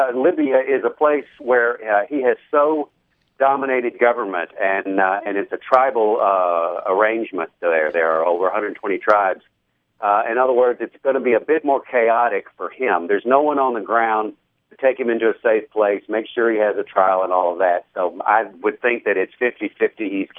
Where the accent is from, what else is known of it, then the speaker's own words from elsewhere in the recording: United States; as an American and one who's worked in this field, jubilation.